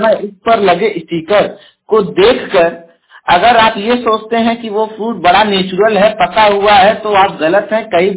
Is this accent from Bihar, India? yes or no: no; Jaunpur, Uttar Pradesh, India; और मैं उत्तर प्रदेश के जौनपुर जिले का निवासी हूं